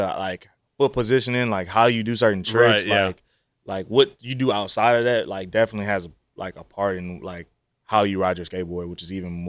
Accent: Louisiana, United States; also born or lived in Texas; just cause I'm from Louisiana

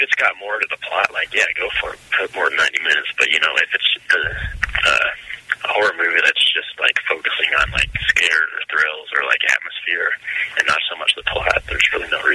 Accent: Washington, United States; I'm from Washington State, and so like there's a lot more stuff about Bigfoot here.

